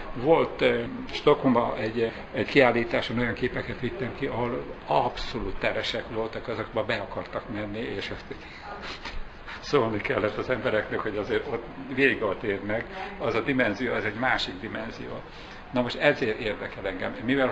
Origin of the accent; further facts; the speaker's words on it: Békéscsaba, Békés, Hungary; egy Békés Csabai születésű vagyok, és tanyavilágról jöttem föl, hát nekem egy óriási dolog volt, hogy egy vidéki tanyáról Budapestig elmenni